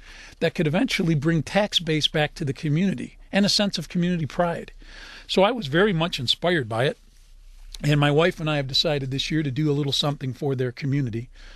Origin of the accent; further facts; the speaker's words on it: Detroit, Michigan, United States; Thank you for Michigan, Detroit, my hometown.